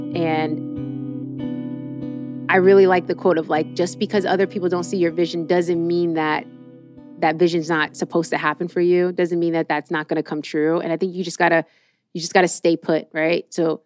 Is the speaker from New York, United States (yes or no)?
yes; New York, United States; again, growing up in New York and being so independent, where my mom was so busy that she didn't care what the hell I did as long as I wasn't doing anything illegal.